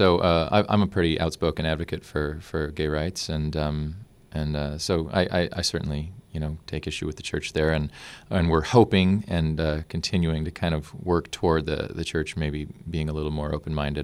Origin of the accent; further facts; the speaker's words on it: Utah, United States; when I say I'm from Utah